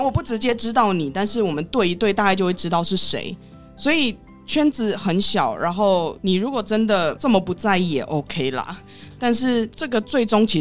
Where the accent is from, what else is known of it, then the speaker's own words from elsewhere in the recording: Taiwan; 我在台湾你也是住那么久了，而且我也是台湾人